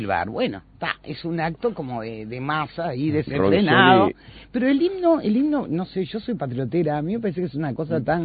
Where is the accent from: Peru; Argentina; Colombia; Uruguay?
Uruguay; a mí como ciudadana uruguaya